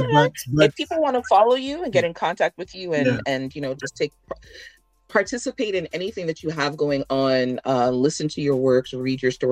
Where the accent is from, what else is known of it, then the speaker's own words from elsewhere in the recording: Toronto, Ontario, Canada; because I feel like we're in isolation because we're from Toronto and we know what the Toronto scene is like.